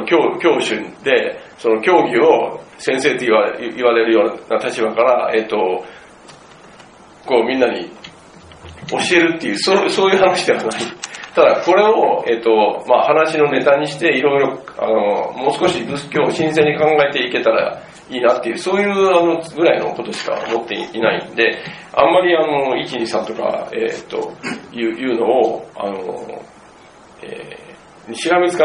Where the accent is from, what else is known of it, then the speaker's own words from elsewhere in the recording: Kansai, Japan; 僕も関西の人間なんで